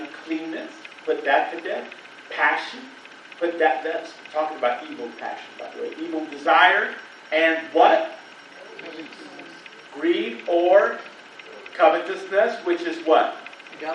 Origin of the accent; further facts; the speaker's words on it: United States; You know, they say that that a lot of Americans spend, which I am an American, okay, but a lot of us Americans